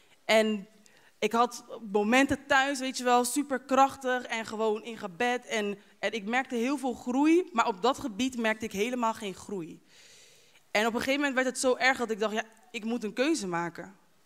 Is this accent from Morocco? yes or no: no; Curaçao; het begint eigenlijk dat ik ben opgegroeid op Curaçao. Ik ben daar ook gedeeltelijk opgegroeid. En ik ben daar dus geboren en gedeeltelijk opgegroeid. En ik ben daar gewoon opgegroeid met mijn beide ouders en met mijn broer.